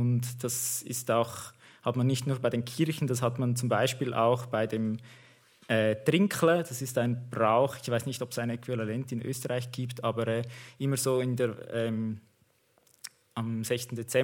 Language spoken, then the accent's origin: German; Obwalden, Switzerland; ich bin im Kanton Obwalden aufgewachsen. Das ist ein Bergkanton, so ein schöner See in der Mitte, umrandet von einer Bergkette. Man ist da wirklich ein bisschen umarmt von Bergen. Darum ist es auch ein bisschen so eine kleine heile Welt für sich, dieser Kanton Obwalden.